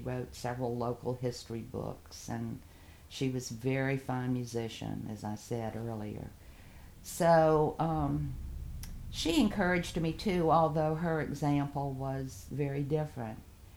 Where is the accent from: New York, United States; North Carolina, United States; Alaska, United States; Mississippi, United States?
North Carolina, United States; Durham; because I grew up in Durham, North Carolina, which was also kind of an industrial town when I was growing up there.